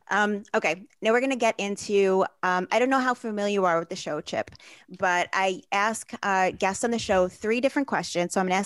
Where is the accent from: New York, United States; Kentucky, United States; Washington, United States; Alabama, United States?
New York, United States; Bensonhurst; Well, when I was growing up in Bensonhurst in junior high school, I remember Drakkar being the thing.